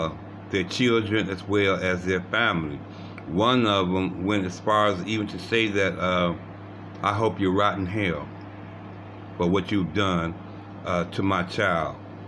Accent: Cleveland, Ohio, United States; actually comes from my hometown of Cleveland, Ohio

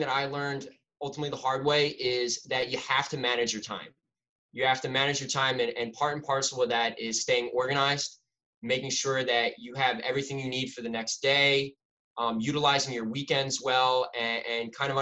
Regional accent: Philadelphia, Pennsylvania, United States; But I'm from Philadelphia. So I wanted to stay local in the city

